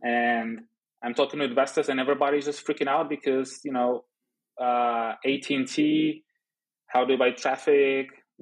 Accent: Belarus; English is a second language; I came from Belarus. My partner came from Russia.

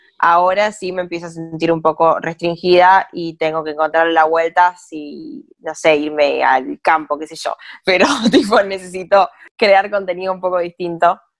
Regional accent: Argentina; como saben que soy argentina

